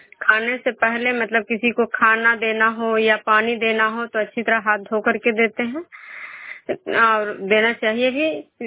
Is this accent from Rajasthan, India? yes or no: no; Nagarnausa, Bihar, India; मैं बिष्णुपुर ग्राम नालंदा जिला नगर नौसा प्रखंड के निवासी हूँ।